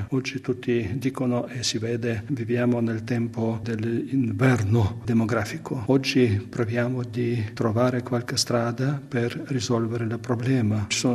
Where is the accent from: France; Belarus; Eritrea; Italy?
Belarus; Italian is a second language; Unione Sovietica in Bielorussia, non c'erano sacerdoti. E nel mio paesino